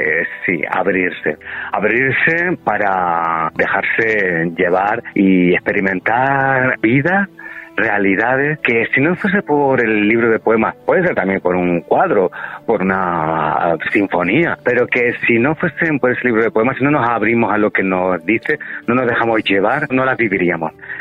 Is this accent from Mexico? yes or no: no; Granada, Andalusia, Spain; soy granadino